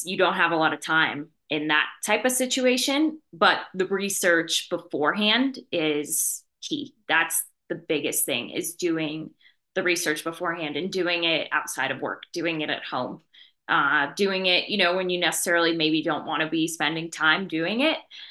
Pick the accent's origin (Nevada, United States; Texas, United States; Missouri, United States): Nevada, United States; Las Vegas; especially because I'm from Las Vegas.